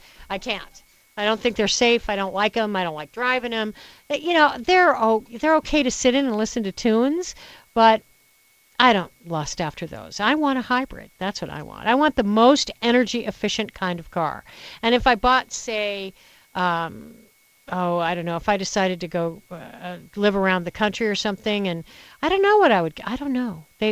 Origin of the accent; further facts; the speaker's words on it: Colorado, United States; to Colorado when I was like, I don't know, less than a year old. So I'm really a Colorado native. I'm descended from Colorado natives. I like to think of myself as near native anyway.